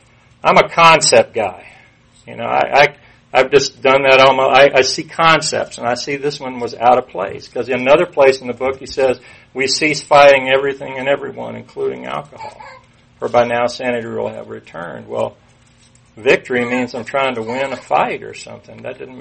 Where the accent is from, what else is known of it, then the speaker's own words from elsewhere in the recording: Atlanta, Georgia, United States; born there; I was born here in Atlanta in 1955. Well, born in Atlanta in Georgia Baptist Hospital.